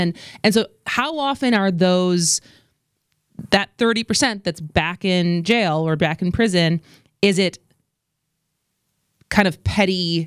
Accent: Madison, Wisconsin, United States; I grew up in Madison.

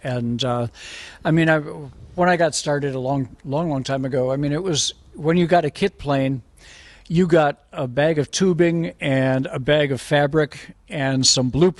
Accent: Anderson, Indiana, United States; I'm from Anderson, Indiana, just right outside of Indianapolis.

